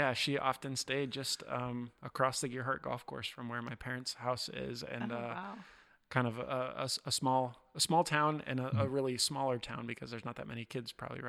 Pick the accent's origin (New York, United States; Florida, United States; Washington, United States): Washington, United States; Tacoma; When I was a little boy, I have five siblings and we grew up in the Tacoma, Washington area.